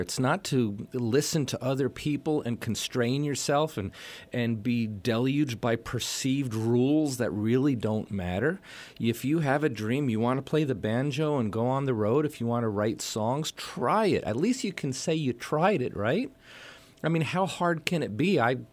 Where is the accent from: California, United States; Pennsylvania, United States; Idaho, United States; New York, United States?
New York, United States; Beacon; No, I grew up in New York, and my neighbor was was someone that we used to make fun of in Beacon, New York, right on the Hudson River.